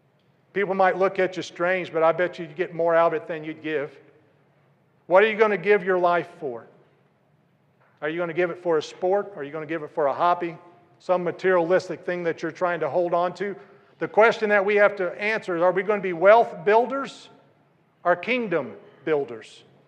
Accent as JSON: {"language": "English", "region": "Kentucky", "country": "United States", "tie": "born or raised there", "said": "Most Tuesdays, I stand on a corner in the downtown district of my hometown with a sign that says, free hugs."}